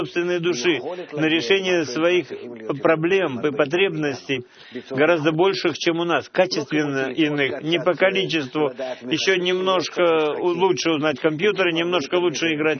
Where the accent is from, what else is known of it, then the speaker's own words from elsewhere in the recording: Tel Aviv, Tel Aviv District, Israel; я из Тель-Авива.